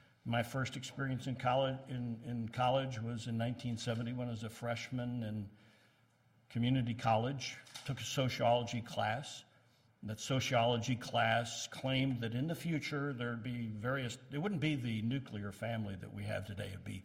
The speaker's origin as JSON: {"language": "English", "region": "Scotland", "country": "United Kingdom", "said": "I'm from Scotland."}